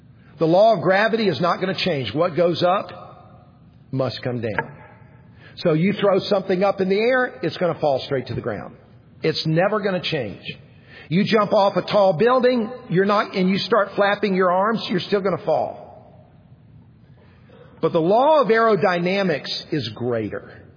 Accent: Columbia, South Carolina, United States; I grew up in Columbia. My dad had season tickets to all South Carolina football and basketball games.

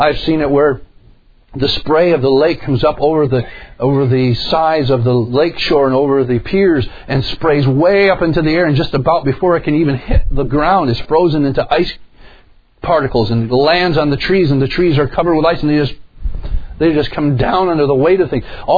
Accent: New York, United States; I remember growing up in New York, sometimes you have combinations of these things, living on the lake.

